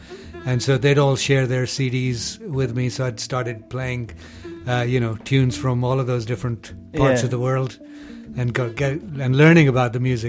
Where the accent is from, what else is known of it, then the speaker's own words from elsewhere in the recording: Lahore, Punjab, Pakistan; I come from Pakistan, so Punjab, Lahore. I grew up in what's the capital of Punjab? It's where Bhangra comes from